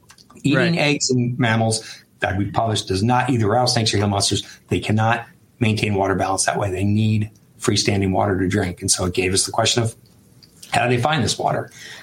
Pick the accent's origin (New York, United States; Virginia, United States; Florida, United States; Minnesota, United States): New York, United States; New York City; born there; I was born in New York City.